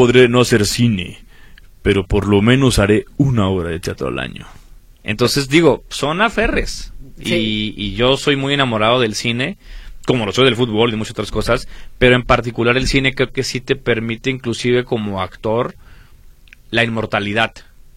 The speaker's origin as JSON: {"language": "Spanish", "country": "Argentina", "said": "Yo creo que soy tan argentino, como digo por ahí, que soy tan tanguero, que me encanta el sufrimiento."}